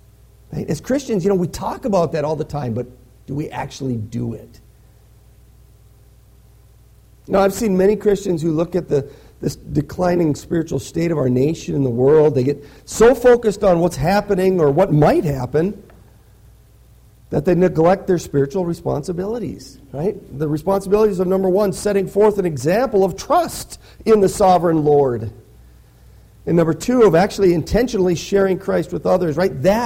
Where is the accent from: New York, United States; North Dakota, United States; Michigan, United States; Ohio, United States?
North Dakota, United States; Kenmare; land that was owned by a wealthy man from my hometown, Kenmare, North Dakota.